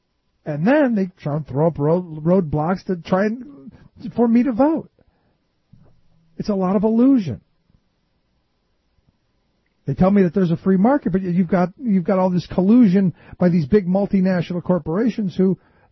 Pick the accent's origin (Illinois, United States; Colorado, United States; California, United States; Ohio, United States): Ohio, United States; Cleveland; because I look at my hometown, where I grew up in Cleveland.